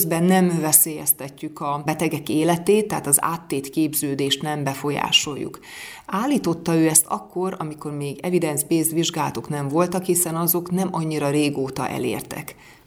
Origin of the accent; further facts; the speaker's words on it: Tiszavasvári, Szabolcs-Szatmár-Bereg, Hungary; én a földie vagyok. Én Tiszavasváriból jöttem, segítsen nekem ide jutni.